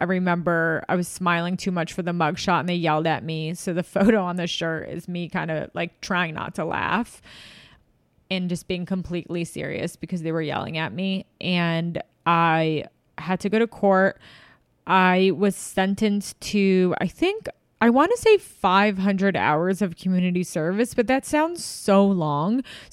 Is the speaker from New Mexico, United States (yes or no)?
no; Irvington, New York, United States; I grew up in Westchester in Irvington, but my house was in Tarrytown.